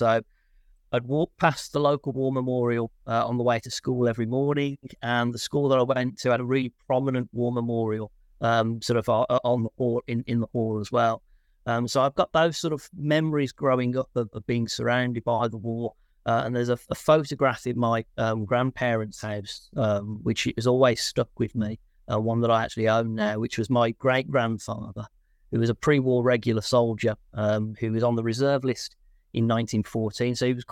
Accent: Birmingham, West Midlands, United Kingdom; So I'm from Birmingham originally

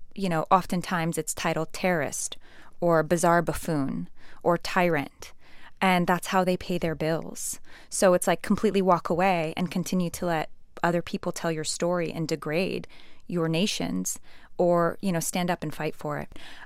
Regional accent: Afghanistan; I'd always kept true to where I was from. And I was like, "Yeah, I'm from Afghanistan."

